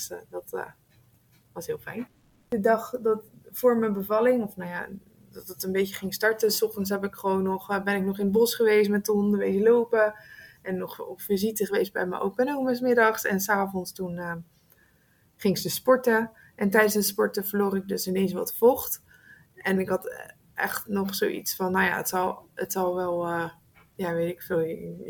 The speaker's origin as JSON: {"language": "Dutch", "town": "Hellevoetsluis", "region": "South Holland", "country": "Netherlands", "said": "moeder van Willem en getrouwd met … We komen uit Hellevoetsluis."}